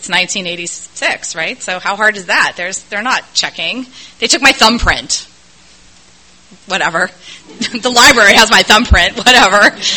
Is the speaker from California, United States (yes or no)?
yes; Los Angeles, California, United States; I grew up in Los Angeles, which is a hellhole of a city. And I love it.